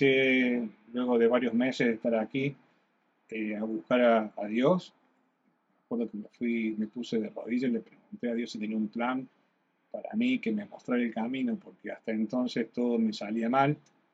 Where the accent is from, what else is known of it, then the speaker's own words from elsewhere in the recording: Argentina; soy argentino.